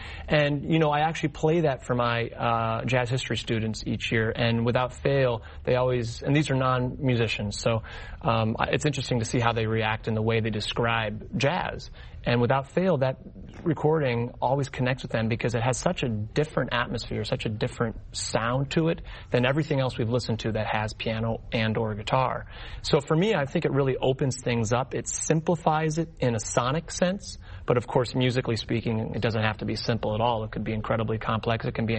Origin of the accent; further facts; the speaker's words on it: Spokane, Washington, United States; now in New York City, United States; I grew up on the West Coast. I'm from Spokane, Washington, and certainly a part of that is still existing inside of me. But I've spent my whole adult life in New York City and for the last 10 years in Brooklyn.